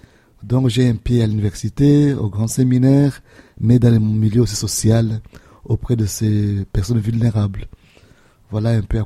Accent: Bukavu, South Kivu, DR Congo; Oui, je viens de Bukavu.

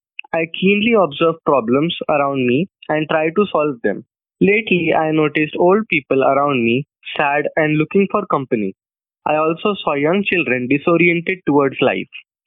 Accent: India; English is a second language; I am 15 years old and I am from India.

